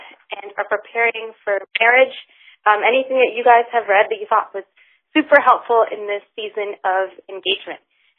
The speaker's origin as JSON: {"language": "English", "country": "Canada", "said": "I'm from Canada"}